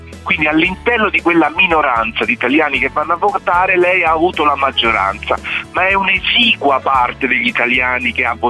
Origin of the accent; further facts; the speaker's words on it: Rome, Lazio, Italy; lo dico da romano, non totalmente puro, ma avendo io origini napoletane, però sono romano